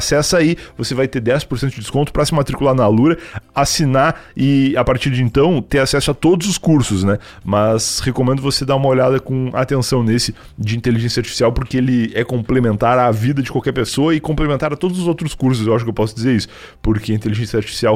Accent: Rio Grande do Sul, Brazil; now in São Paulo, Brazil; quando eu vim pra São Paulo, eu vim do Rio Grande do Sul pra cá, lá fazia 6 graus

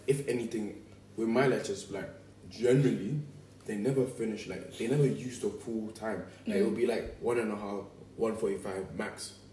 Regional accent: Switzerland; for me it was high school, by the way. I came from Switzerland.

